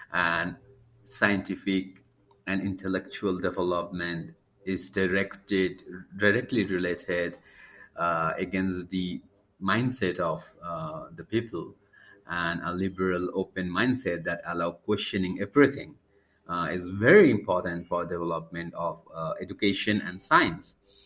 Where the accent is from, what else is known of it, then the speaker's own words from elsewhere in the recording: India; English is a second language; Hello, I am a humanist from India. India is built upon secular values.